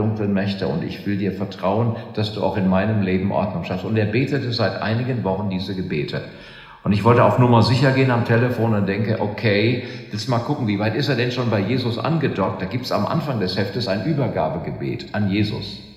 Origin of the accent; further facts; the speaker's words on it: Eschwege, Hesse, Germany; Und das ist mein Heimatort, wo ich zur Schule gegangen bin, Eschwege, an der ehemaligen Grenze.